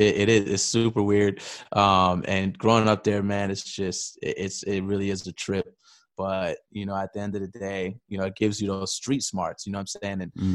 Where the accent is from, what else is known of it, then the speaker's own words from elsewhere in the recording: New York City, New York, United States; Born and raised in New York City.